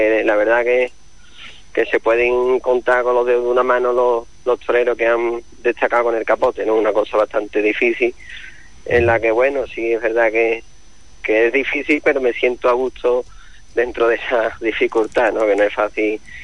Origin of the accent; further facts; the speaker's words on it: Camas, Andalusia, Spain; born there; nací en Cama y mi madre de Cama y mi padre con raíces, bueno, mi padre es de Vejez de la Frontera de Cádiz